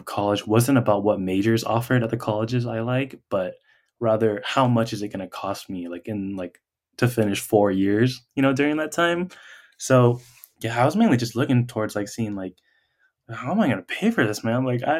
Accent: Anaheim, California, United States; I grew up in Anaheim, California.

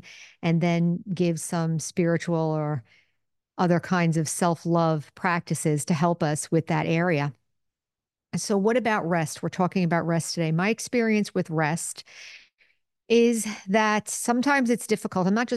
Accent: Northeast, United States; I was brought up here in the United States and in the Northeast

